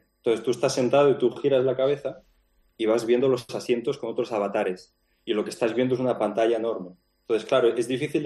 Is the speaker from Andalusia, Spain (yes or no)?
no; Barcelona, Catalonia, Spain; now in London, United Kingdom; Sí, de Barcelona.